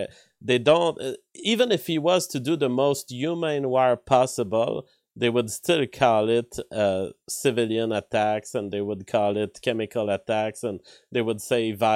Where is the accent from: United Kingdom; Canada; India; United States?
Canada; I'm a Canadian.